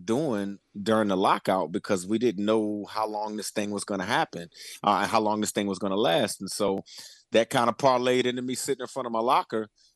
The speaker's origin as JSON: {"language": "English", "town": "Richmond", "region": "Virginia", "country": "United States", "said": "I'm from Richmond, Virginia. We have a specialty center at the high school that I went to, Verona High School."}